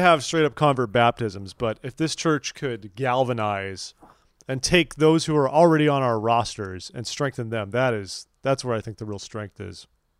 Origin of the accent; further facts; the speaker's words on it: California, United States; I grew up in Southern California.